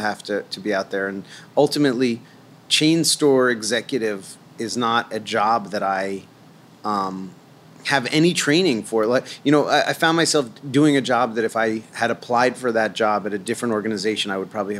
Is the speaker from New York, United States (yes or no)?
yes; New York, United States; also born or lived in Boonton; I grew up on 83rd Street and First Avenue.